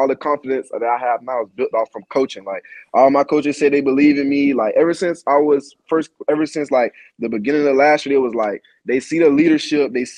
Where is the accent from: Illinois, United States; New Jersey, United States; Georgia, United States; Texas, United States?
Georgia, United States; Savannah; I'm a kid from Savannah, Georgia, bro.